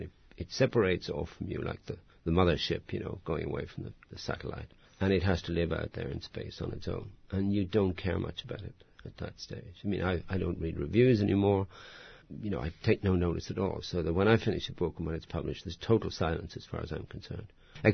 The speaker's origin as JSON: {"language": "English", "country": "Ireland", "said": "And of course, being Irish and being Catholic, I distrust this deeply."}